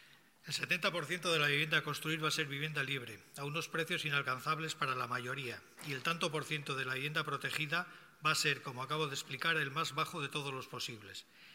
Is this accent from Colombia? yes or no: no; Luchana, Basque Country, Spain; Mire, yo soy de Luchana. Soy de Luchana. Mi familia y mis amigos están en Luchana.